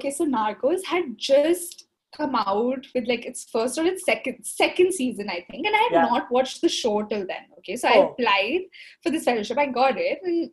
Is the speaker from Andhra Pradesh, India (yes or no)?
no; Delhi, India; I come from Delhi.